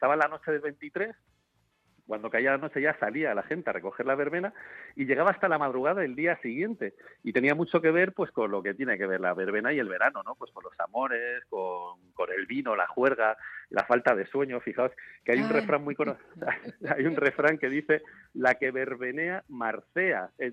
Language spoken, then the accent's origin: Spanish; Madrid, Community of Madrid, Spain